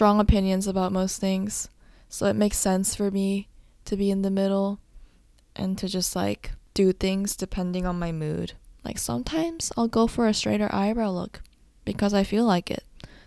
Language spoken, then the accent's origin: English; United States; being Korean American and knowing standard of beauty in both places, it's hard for me to decide which side to lean on.